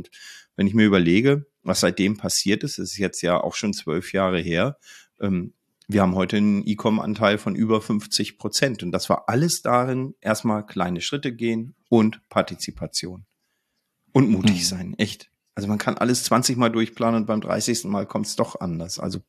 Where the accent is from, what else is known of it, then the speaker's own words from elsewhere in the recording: Northern Germany, Germany; ich bin ja Norddeutscher auch.